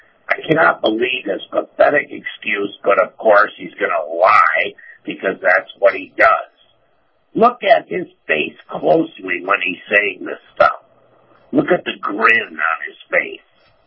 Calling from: Tampa, Florida, United States; in Tampa.

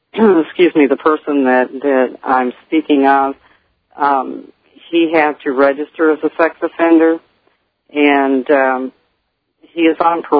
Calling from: Beech Grove, Indiana, United States; I'm calling from Beech Grove, Indiana.

